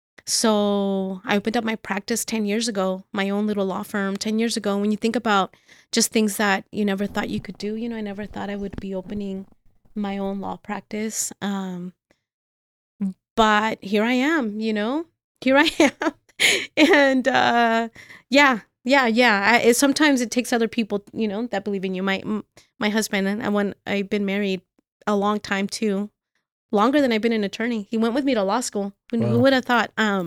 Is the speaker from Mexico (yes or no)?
yes; Ciudad Juárez, Chihuahua, Mexico; I'm from the east side too. I'm from the east side. I'm originally from Juarez.